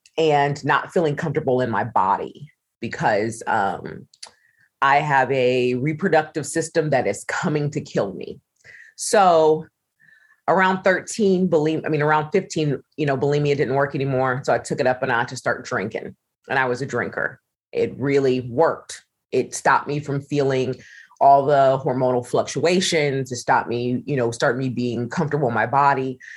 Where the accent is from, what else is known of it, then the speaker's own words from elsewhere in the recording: Ohio, United States; I'm from the Midwest. I'm from Ohio.